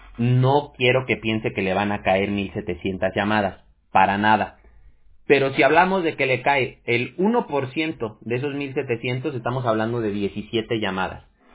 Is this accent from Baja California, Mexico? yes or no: no; Mexico City, Mexico; also born or lived in Aguascalientes; Pero mire, yo soy de la Ciudad de México, pero yo viví mucho tiempo en Aguascalientes.